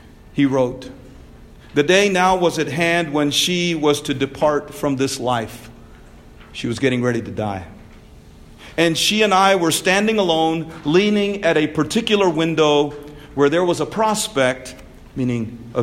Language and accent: English; India; It seemed like everything about my home country and my home culture from India embarrassed me.